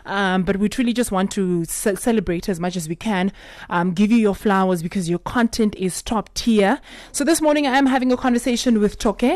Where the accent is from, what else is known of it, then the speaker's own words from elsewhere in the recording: Namibia; No, welcome to Namibia. Honestly, we are very, we take pride in our country in so many ways.